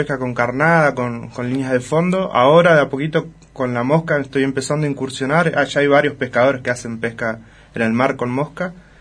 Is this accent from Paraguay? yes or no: no; Rawson, Chubut, Argentina; moved away as an adult; Cuando me vine de Rawson, allá competía, hacía ranking de pesca